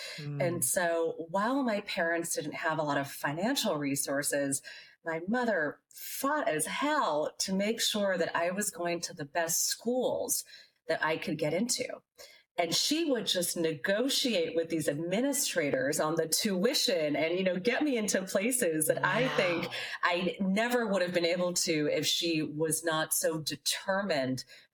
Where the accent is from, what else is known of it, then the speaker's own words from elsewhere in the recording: San Francisco, California, United States; You know, as a little girl growing up in San Francisco, I had two well-meaning parents, both Hare Krishnas.